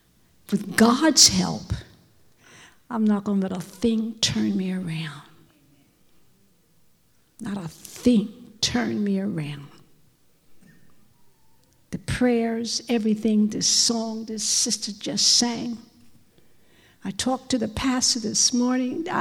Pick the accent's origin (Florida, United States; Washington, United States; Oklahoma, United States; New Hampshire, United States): Florida, United States; I'm freezing here in you all state. I'm from Florida.